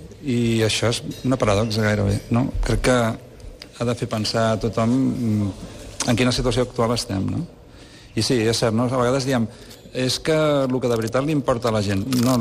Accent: Sant Sadurní d'Anoia, Catalonia, Spain; now in Vilafranca del Penedès, Spain; No, jo sóc de Sant Sadurní.

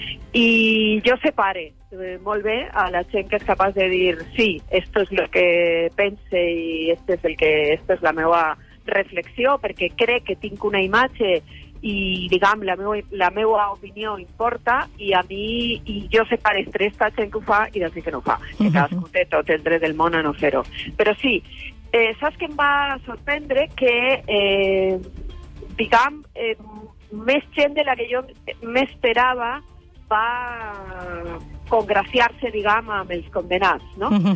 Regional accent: Catalonia, Spain; t'afecta com a català

